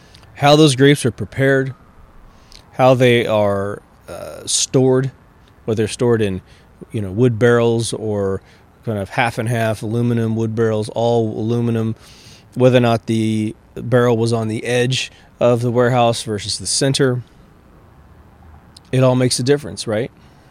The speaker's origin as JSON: {"language": "English", "country": "United States", "said": "What's interesting about being an American and starting off in a New World stash"}